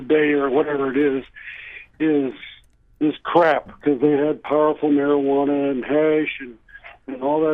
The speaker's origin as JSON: {"language": "English", "region": "Wyoming", "country": "United States", "tie": "born or raised there", "lives_now": "North Pole, United States", "said": "Hey, I'm 70 years old. I was raised in Wyoming"}